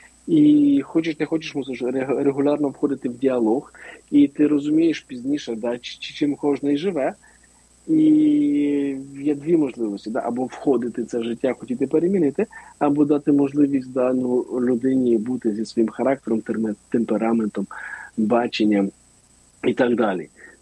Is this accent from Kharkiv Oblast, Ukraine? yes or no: no; Berdychiv, Zhytomyr Oblast, Ukraine; moved away; коли я приїхав в Бердичів, да, після 20 років, я виїхав з Бердичева у 2000-му, вернувся в 2020-му.